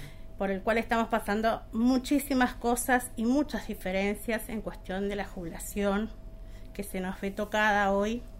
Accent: San Miguel de Tucumán, Tucumán, Argentina; born there; moved away as an adult; Yo soy nacida en Tucumán, en Capital, y decidí salir de ahí

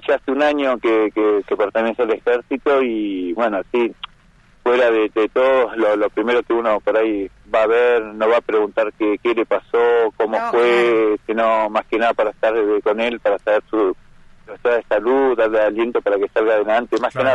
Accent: General Roca, Río Negro, Argentina; Sí, sí, sí, soy de General Roca.

